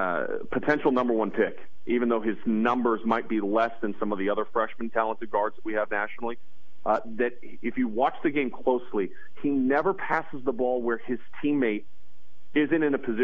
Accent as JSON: {"language": "English", "region": "California", "country": "United States", "tie": "born or raised there", "said": "And now, I grew up in the Bay Area, so I was able to see Jason play a lot in high school."}